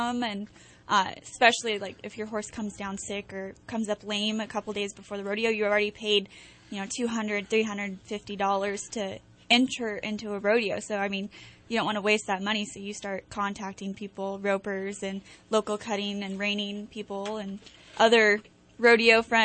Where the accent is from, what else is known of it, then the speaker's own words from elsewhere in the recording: Cottonwood, California, United States; I am from Cottonwood, California.